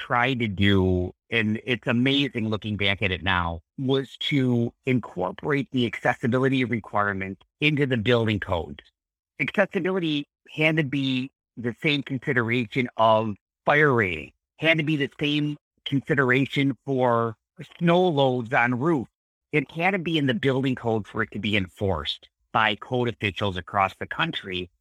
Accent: Buffalo, New York, United States; And I'm from Buffalo, and it was at the Buffalo VA.

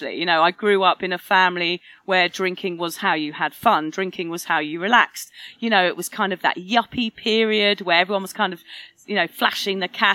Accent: Wokingham, South East England, United Kingdom; Yeah, I'm from Reading originally, actually Wokingham, a little town in Berkshire. I grew up in a little village where there wasn't much to do.

